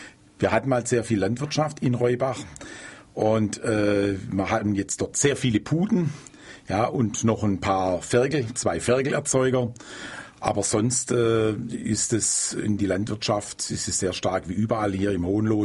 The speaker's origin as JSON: {"language": "German", "town": "Schwäbisch Hall", "region": "Baden-Württemberg", "country": "Germany", "tie": "born there", "said": "Ich bin ja in Hall geboren, ich sage immer nicht in Schwäbisch Hall"}